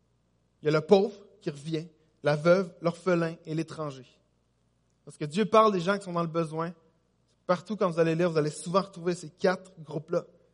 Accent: Longueuil, Quebec, Canada; On parle ici à Gatineau, on parle de chez moi à Longueuil, on parle de partout dans notre province.

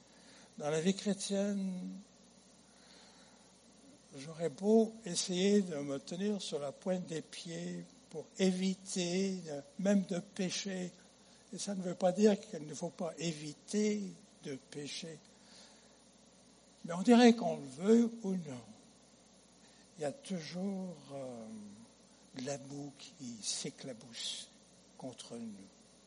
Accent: France; moved away as an adult; J'avais 19 ans, moi, quand j'ai quitté chez moi en France. Et j'ai été aux États-Unis dans le but de faire de l'argent

